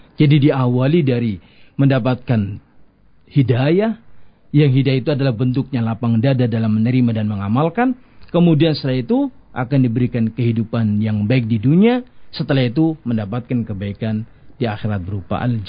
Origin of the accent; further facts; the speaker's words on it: Java, Indonesia; Saya orang Jawa jadi manggilnya Mas ya.